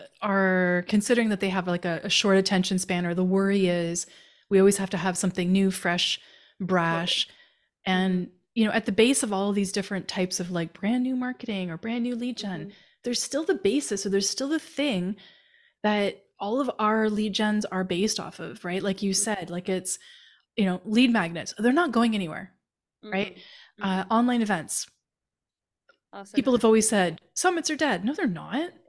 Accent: Canada; I'm a Canadian.

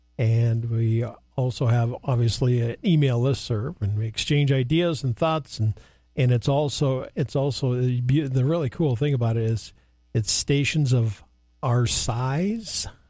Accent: Wyoming, United States; they know I'm from Wyoming.

